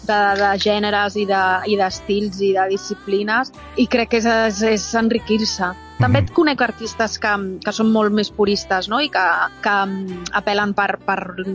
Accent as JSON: {"language": "Catalan", "region": "Catalonia", "country": "Spain", "said": "Jo, perquè he nascut aquí, sóc catalana, però, clar, tinc aquestes arrels i crec que sóc més andalusa que ma mare."}